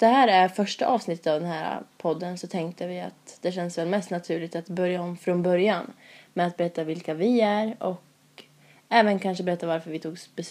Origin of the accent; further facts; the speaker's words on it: Norrköping, Östergötland, Sweden; Jag är 20 år. Fyller 21 nu i oktober. Jag kommer ursprungligen från Norrköping. Som är en stad åt andra hållet från Stockholm för mig då. Söder om Stockholm 2 timmar.